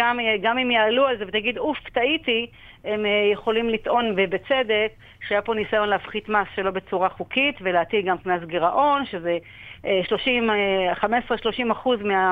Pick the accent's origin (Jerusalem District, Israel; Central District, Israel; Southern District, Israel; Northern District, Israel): Northern District, Israel; Kiryat Shmona; איפה שגדלתי, אני מעבירה את מרכז הקובץ שלי לקריית שמונה